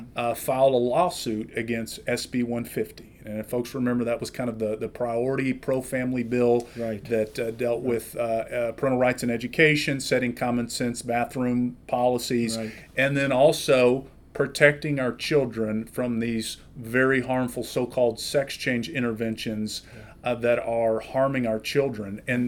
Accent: Texas, United States; as you mentioned, you know, I'm originally from Texas.

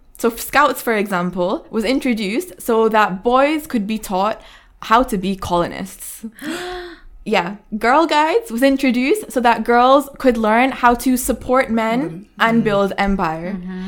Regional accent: Yorkshire and the Humber, United Kingdom; So when I was growing up in England, I moved to England when I was 3 years old with my family and lived in a little county called West Yorkshire.

